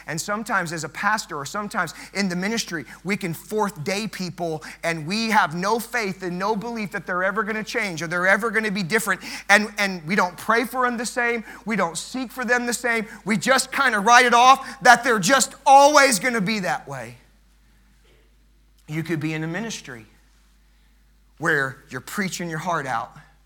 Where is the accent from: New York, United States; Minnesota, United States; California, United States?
California, United States; Los Angeles; which I grew up in Los Angeles. I know a little bit about the state of California.